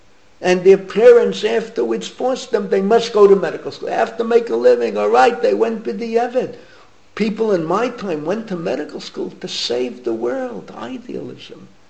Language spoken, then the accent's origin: English; Bronx, New York, United States; We grew up together in the Bronx.